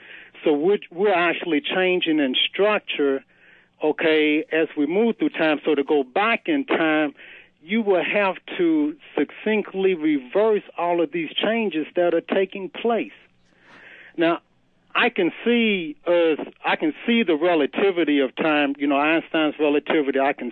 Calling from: Louisville, Kentucky, United States; from Louisville.

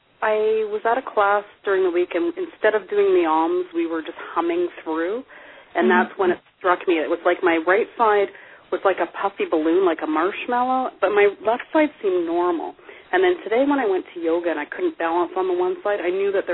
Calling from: Canada; I'm calling from Canada.

